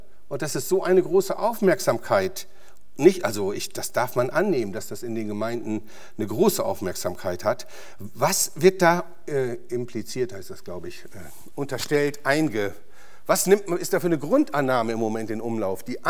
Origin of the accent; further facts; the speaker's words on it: Germany; weil ich komme aus Deutschland und bin hier aufgewachsen.